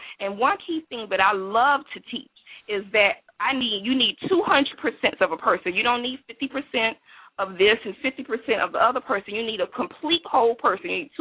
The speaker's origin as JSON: {"language": "English", "region": "Florida", "country": "United States", "said": "because I come from Florida and I used to do retreats down that way."}